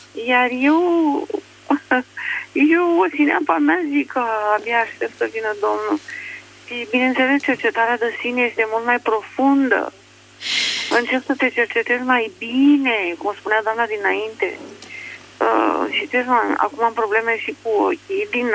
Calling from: Alexandria, Teleorman, Romania; din Alexandria

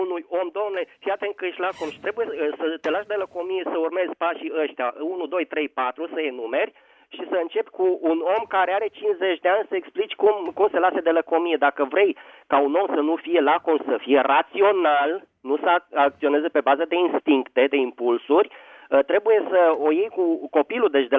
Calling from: Bucharest, Romania; din București.

